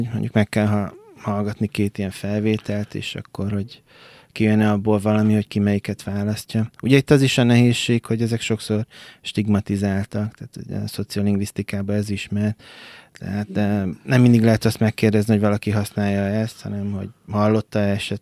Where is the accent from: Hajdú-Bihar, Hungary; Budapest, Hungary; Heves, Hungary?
Hajdú-Bihar, Hungary; Debrecen; ugye én debreceni vagyok